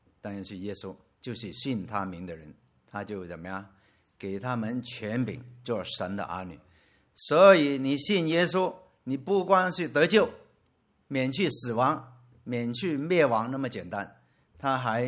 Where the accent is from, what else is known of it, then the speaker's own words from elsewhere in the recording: Hong Kong; 我是来自香港